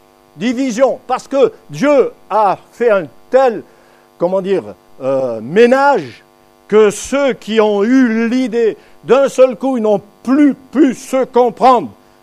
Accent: Provence-Alpes-Côte d'Azur, France; je viens du Midi et d'une région qui s'appelle la Provence. Et je ne suis pas loin de Marseille non plus.

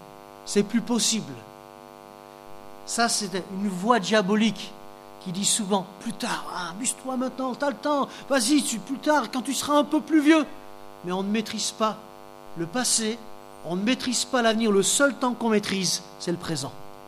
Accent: Décines, Auvergne-Rhône-Alpes, France; Dans l'église où j'ai grandi à Décines

